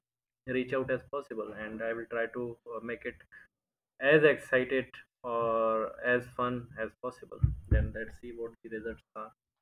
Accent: Karachi, Sindh, Pakistan; I'm from Pakistan and Karachi specifically.

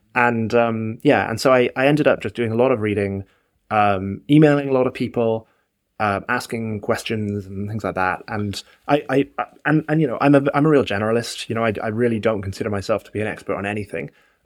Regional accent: Cork, Munster, Ireland; So I grew up in Cork in Ireland.

